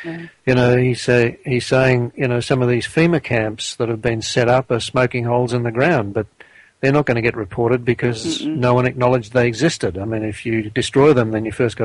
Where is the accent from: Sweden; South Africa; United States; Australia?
Australia; I come from Australia